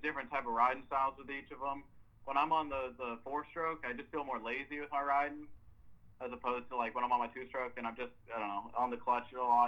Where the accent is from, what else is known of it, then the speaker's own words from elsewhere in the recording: Orlando, Florida, United States; All right, I'm from Orlando, Florida. I'm 19 years old. I graduated from Seminole High School. Right now I was going to Seminole State College. It's just up in Central Florida.